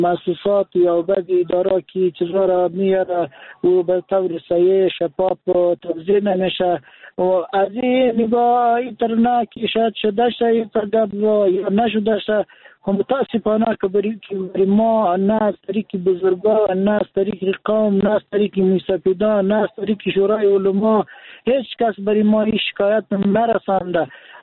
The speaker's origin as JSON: {"language": "Persian", "region": "Daykundi", "country": "Afghanistan"}